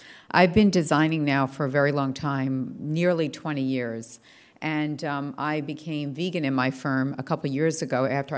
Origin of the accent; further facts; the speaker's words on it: New York, United States; I'm from New York originally, and they were born in the winter, very cold winter in January.